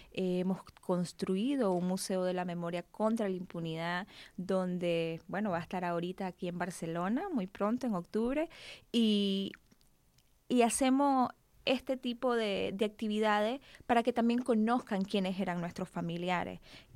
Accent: Nicaragua; Hay algo que nosotros, como nicaragüenses, y acá me ha pasado mucho que nos preguntan mucho de la revolución.

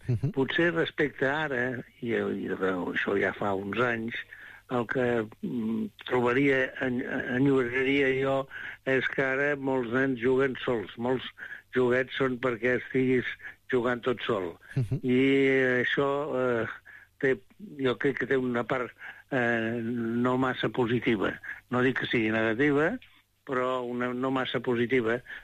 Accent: Figueres, Catalonia, Spain; born there; vaig néixer a Figueres. Però no has dit l'any que vaig néixer. Jo vaig néixer el 1940.

